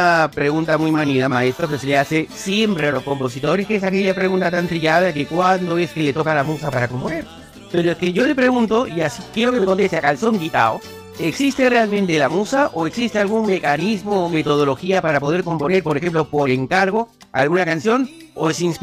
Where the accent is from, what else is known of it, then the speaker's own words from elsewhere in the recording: Peru; en Perú, y hablo concretamente de donde soy oriundo yo